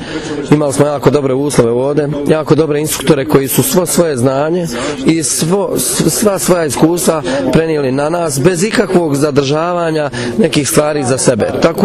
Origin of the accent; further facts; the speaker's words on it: Sarajevo, Federation of Bosnia and Herzegovina, Bosnia & Herzegovina; ja dolazim iz Bosne i Hercegovine, tačnije iz Sarajeva.